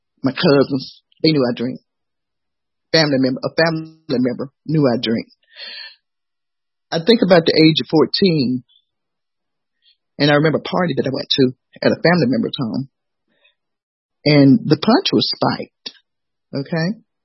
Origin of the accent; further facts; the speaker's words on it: Atlanta, Georgia, United States; I was born in 1958, which makes me 63. And I'm from Atlanta. I've been here all my life, except for a few years where I left and went to the military.